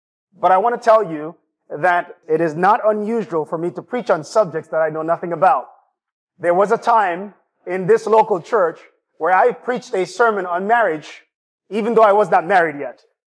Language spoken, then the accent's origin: English; Jamaica; And I'm reminded of my hometown and my homeland, Jamaica.